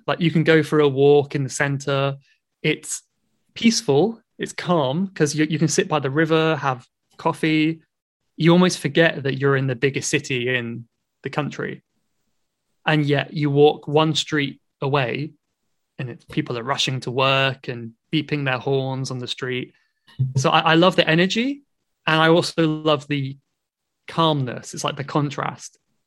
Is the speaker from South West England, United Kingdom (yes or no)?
yes; South West England, United Kingdom; now in London, United Kingdom; I'm originally from the southwest, a region called Cornwall in the southwest of England.